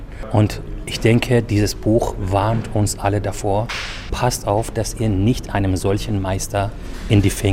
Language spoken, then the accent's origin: German; Iran; German is a second language; Ich komme aus dem Iran und vor circa 40 Jahren ist das uns im Iran geschehen.